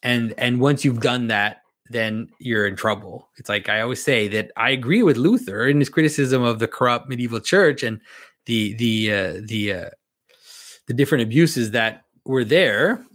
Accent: Canada; Because I was I'm French Canadian, and so I did consider Catholicism before becoming Orthodox.

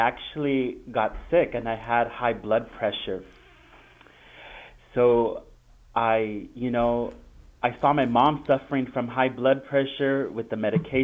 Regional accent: California, United States; now in Toronto, Canada; Yes, I'm originally from California.

